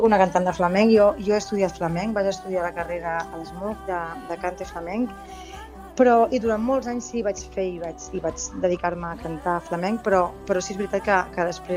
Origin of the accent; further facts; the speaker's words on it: Barcelona, Catalonia, Spain; la vaig fer a Barcelona, jo sóc de Barcelona i tota la meva formació la vaig fer allà.